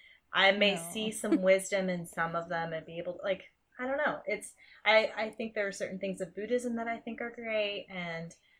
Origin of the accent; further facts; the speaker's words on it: Kentucky, United States; We are from Kentucky, so.